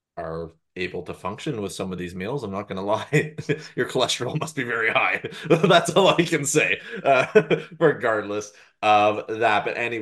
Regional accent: Canada; as a Canadian who has not had many of these things in terms of actually in the UK

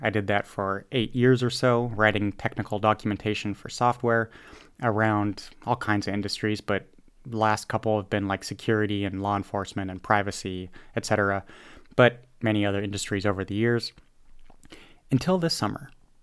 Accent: United States; I do a show about the US in German, and since I'm an American, I give a slice of my private life every once in a while

